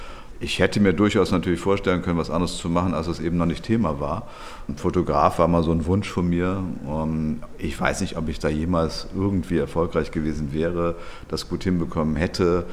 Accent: Mettmann, North Rhine-Westphalia, Germany; Also ich bin groß geworden in Mettmann, was eine halbe Stunde mit dem Bus oder dem Auto von Düsseldorf entfernt ist.

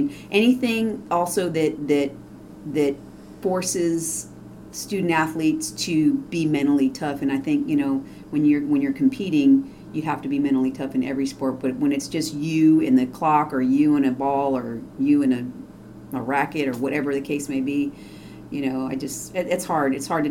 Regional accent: California, United States; now in Texas, United States; I grew up in California, and we did a lot of outdoor sports. We didn't do a lot of indoor sports.

